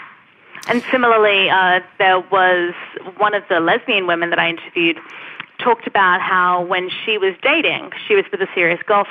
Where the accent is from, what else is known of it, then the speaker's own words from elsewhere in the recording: Australia; I'm an Australian